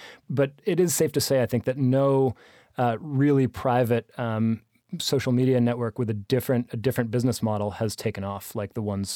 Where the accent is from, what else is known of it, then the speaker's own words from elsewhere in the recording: United States; One thing I have a slightly different view on, maybe because I'm American, is the First Amendment.